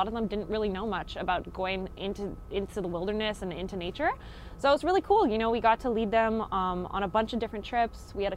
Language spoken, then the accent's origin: English; Beaconsfield, Quebec, Canada; I grew up in Beaconsfield.